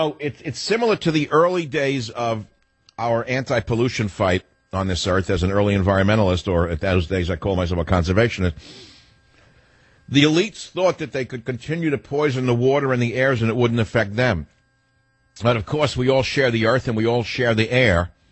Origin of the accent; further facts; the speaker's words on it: San Francisco, California, United States; In my hometown of San Francisco